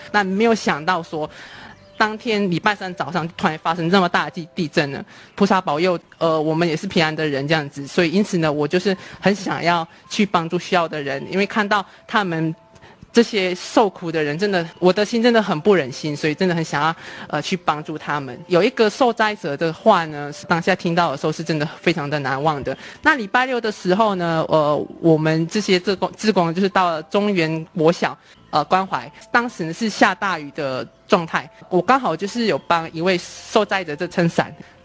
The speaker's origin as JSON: {"language": "Chinese", "country": "Indonesia", "second_language": "Chinese", "said": "我是来自印尼的外籍生。那在印尼的家乡呢是很少地震的，就是我家乡部分那边是很少地震的。那我已经4年多已经没有回过家了"}